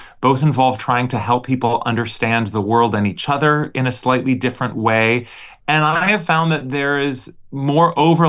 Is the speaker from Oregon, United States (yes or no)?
yes; Portland, Oregon, United States; performances with … from my hometown of Portland, Oregon.